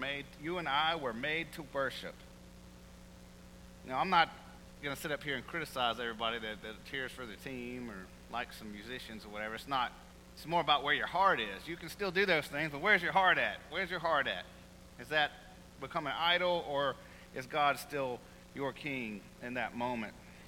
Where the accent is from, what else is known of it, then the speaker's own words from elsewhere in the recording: Alabama, United States; I remember that even in especially in growing up in Alabama, if it was even one snowflake, you wouldn't have to go to work or school.